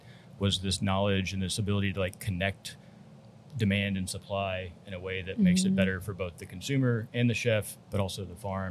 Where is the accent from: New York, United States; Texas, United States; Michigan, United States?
Texas, United States; I came from Texas. I'd never seen one of these.